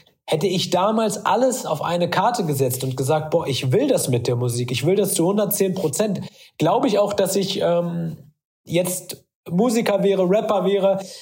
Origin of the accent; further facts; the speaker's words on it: Salzhemmendorf, Lower Saxony, Germany; ich bin aufgewachsen im beschaulichen Salzhemmendorf. Das liegt im Weserbergland und ist ungefähr 20 Kilometer von Hameln entfernt. Und das ist ein ganz, ganz kleines Dörfchen. Und man muss dazu sagen, wir waren als Kinder wirklich die einzige Familie mit Migrationshintergrund.